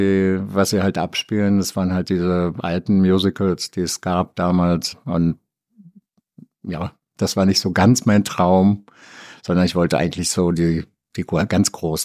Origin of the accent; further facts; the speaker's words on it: Bielefeld, North Rhine-Westphalia, Germany; moved away; von Bielefeld, wo ich groß geworden bin